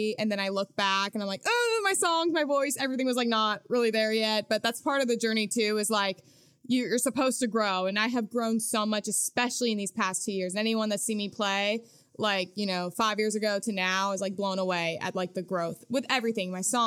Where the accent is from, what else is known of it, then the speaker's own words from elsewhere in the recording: Miami, Florida, United States; also born or lived in St. Augustine, Florida; So I am from Miami, Florida, but I moved to St. Augustine, Florida when I was in middle school.